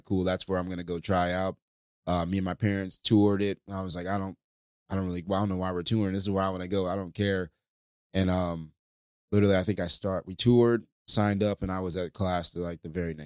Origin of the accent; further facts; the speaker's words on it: St. Louis, Missouri, United States; also born or lived in Tulsa, Oklahoma; I didn't grow up. I was born in Oklahoma. I grew up in St. Louis. Okay. So I claim St. Louis whenever anybody asks. But I was born in Tulsa, moved to St. Louis when I was about 6 or 7 years old.